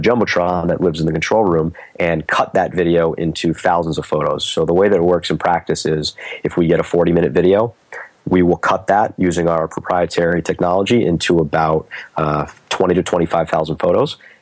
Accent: Boston, Massachusetts, United States; So I'm from Boston. Don't hold it against me.

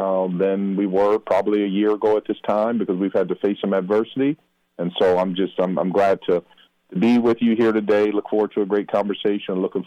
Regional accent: Phoenix, Arizona, United States; born there; I was born in Phoenix, Arizona. Both of my parents were educators.

